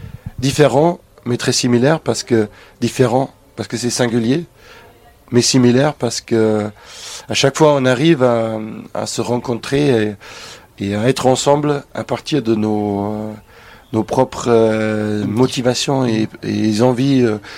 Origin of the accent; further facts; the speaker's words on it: Germany; now in France; je me déplace ailleurs en France et aussi dans mon pays natal en Allemagne.